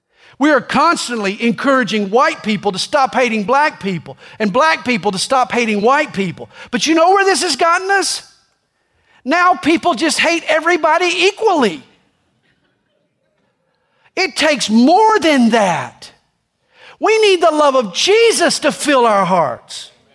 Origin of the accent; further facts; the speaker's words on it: the South, United States; I don't blame it on being a Southerner. I blame it on being a sinner.